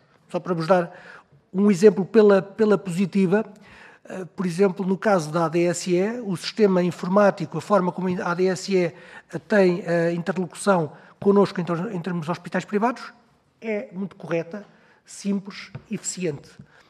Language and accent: Portuguese; Portugal; somos portugueses, estamos em Portugal, temos atividade privada